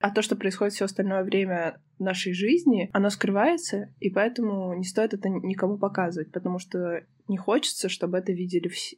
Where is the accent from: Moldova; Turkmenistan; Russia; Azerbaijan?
Moldova; also born or lived in Ukraine; я родилась на Украине, но большую часть жизни я прожила в Молдове, выросла. Гражданство другой страны есть.